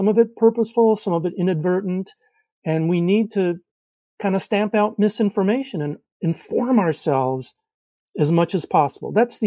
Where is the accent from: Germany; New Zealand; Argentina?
Argentina; now in United States; since I'm from Argentina, I speak Spanish.